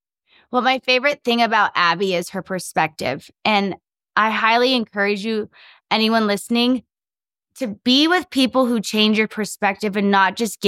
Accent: San Diego, California, United States; whenever I go back to San Diego, which is where I'm from San Diego, I was raised in San Diego.

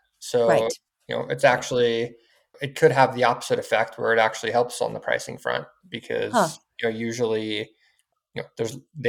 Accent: San Diego, California, United States; So, you know, I grew up in San Diego

